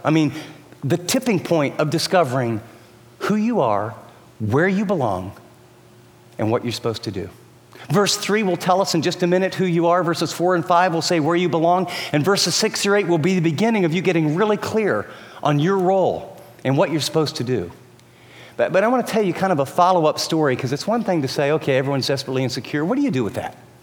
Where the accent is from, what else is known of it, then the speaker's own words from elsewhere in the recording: California, United States; for me too, I'm from California and, you know, I got a tie on and a coat and I'm totally uncomfortable just in how I'm dressed